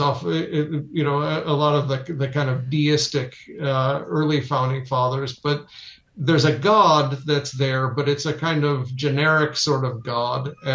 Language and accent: English; United States; Yeah, I'm glad I'm an American.